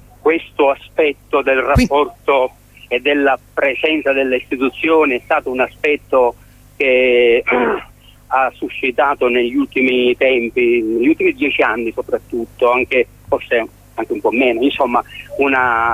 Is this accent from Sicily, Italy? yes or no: yes; Castellammare del Golfo, Sicily, Italy; sono un compagno di Peppino, non sono di Cini, sì, sono di Castellammare del Golfo